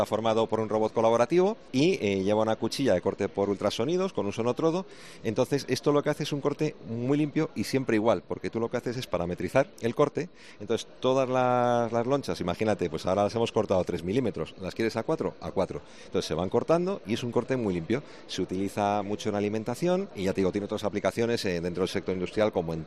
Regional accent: Madrid, Community of Madrid, Spain; Venimos de Madrid.

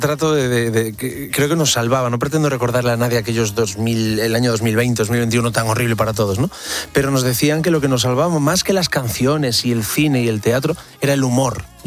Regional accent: Pantín, Galicia, Spain; soy de aldea, como decías, me encantó la presentación, yo soy de Pantín. Para mí Ferrol me pareció una ciudad gigantesca, era enorme en mi infancia

